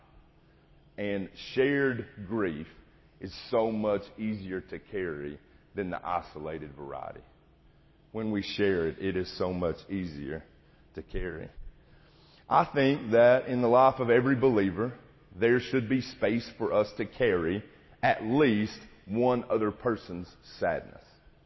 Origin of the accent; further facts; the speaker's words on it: Maynardville, Tennessee, United States; I was at the house that I grew up in Maynardville